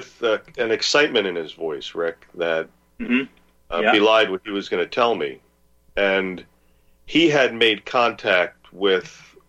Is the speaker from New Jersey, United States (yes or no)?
yes; New Jersey, United States; being born and raised in the Garden State and being close to New York City.